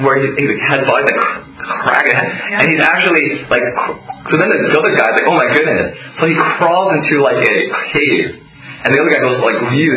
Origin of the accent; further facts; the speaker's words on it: United States; I grew up here in America, being Asian American, so I can kind of understand the dynamic.